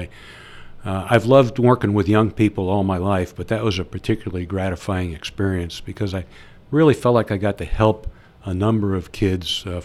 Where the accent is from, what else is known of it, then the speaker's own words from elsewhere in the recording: Pensacola, Florida, United States; born there; I was born in Pensacola, Florida, the seat of naval aviation.